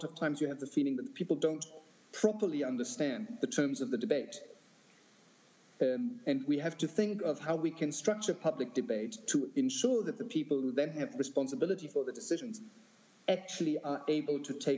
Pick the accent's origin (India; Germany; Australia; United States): Germany; English is a second language; in my home country, in Germany